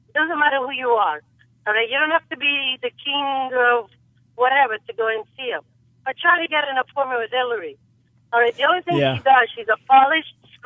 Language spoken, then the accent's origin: English; Brooklyn, New York, United States; Hi, Dr. Brown. Thank you so much for taking my call. I'm from Brooklyn, actually.